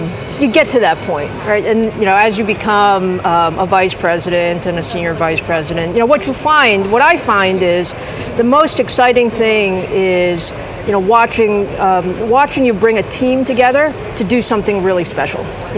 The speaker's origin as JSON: {"language": "English", "town": "Queens", "region": "New York", "country": "United States", "tie": "born or raised there", "said": "I grew up in Queens. I went to Bronx Science in the city. So yeah, New York is still home for me."}